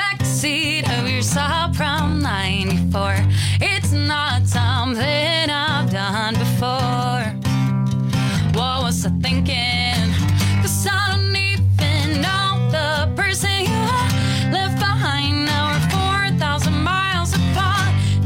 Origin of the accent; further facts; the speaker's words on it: Sweden; English is a second language; now in United States; I'm from Sweden originally.